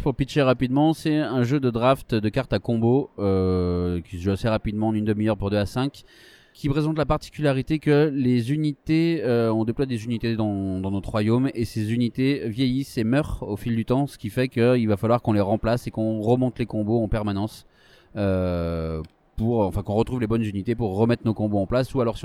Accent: France; donc évidemment à France puisqu'on est français

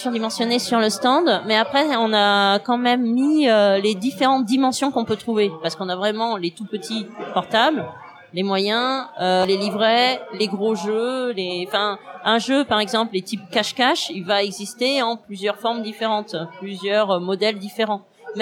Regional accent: Condrieu, Auvergne-Rhône-Alpes, France; Non, moi je viens de Condrieu au sud de Lyon.

